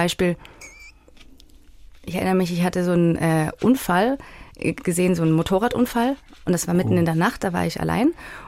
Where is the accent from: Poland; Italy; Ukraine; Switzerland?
Switzerland; Basel, Basel-Stadt; moved away as an adult; also born or lived in Vienna; Und dann bin ich mit 18 nach Wien